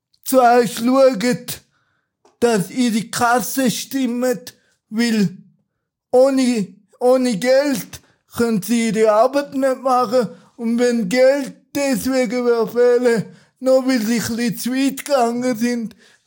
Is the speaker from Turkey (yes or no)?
yes; Turkey; ursprünglich bin ich ein Kurde aus der Türkei.